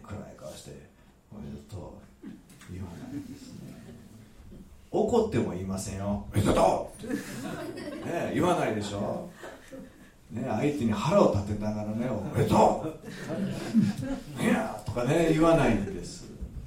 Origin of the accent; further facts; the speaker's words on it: Kansai, Japan; accent: Kansai dialect; でも僕が喋ると関西弁になってね